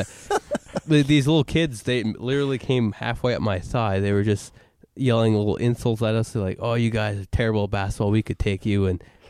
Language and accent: English; Canada; It's several times growing up in Canada.